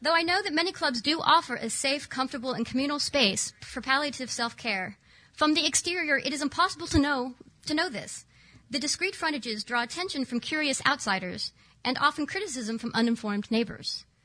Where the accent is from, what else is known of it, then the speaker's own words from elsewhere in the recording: Oklahoma, United States; I've known about pot since I was a little girl. I grew up in Oklahoma. My mother smoked pot.